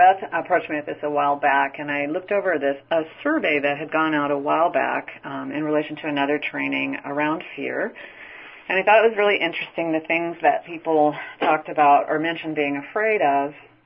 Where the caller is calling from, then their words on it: Kent, Washington, United States; Hello. Tracy, I'm calling from Kent, Washington.